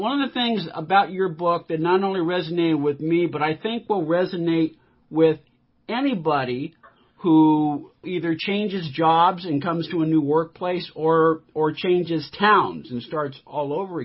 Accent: San Francisco, California, United States; But no, I grew up in San Francisco, and I lived in various parts of the East Bay, the North Bay, and I worked in the South Bay for about 5 years.

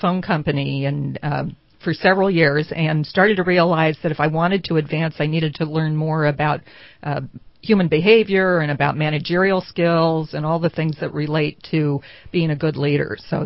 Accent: San Francisco, California, United States; Well, I was born and raised pretty much in San Francisco.

